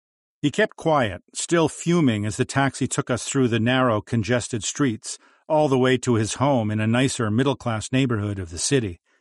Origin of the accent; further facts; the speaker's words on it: Edmonton, Alberta, Canada; just like I did growing up in Edmonton.